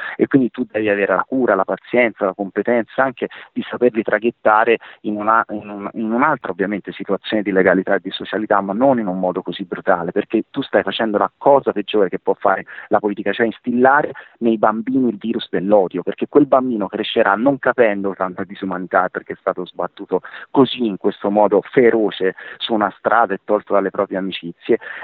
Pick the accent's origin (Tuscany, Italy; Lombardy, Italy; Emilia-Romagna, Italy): Tuscany, Italy; sono toscano. Se ci fate caso, tutti i toscani finiscono i propri cognomi